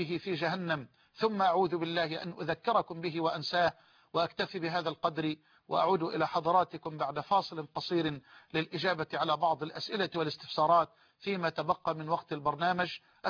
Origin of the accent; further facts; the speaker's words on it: Egypt; وأسأل الله أن يرفع عن بلدنا مصر الغلاء والوباء والبلاء